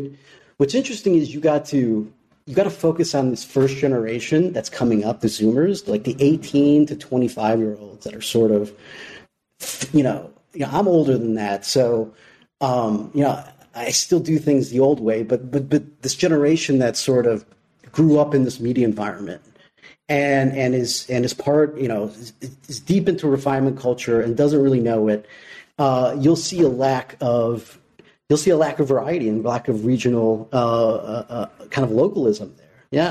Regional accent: Chicago, Illinois, United States; I mean, I grew up in Chicago.

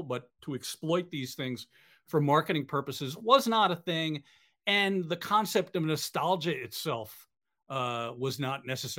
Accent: New York, United States; I grew up in the New York area, let's face it.

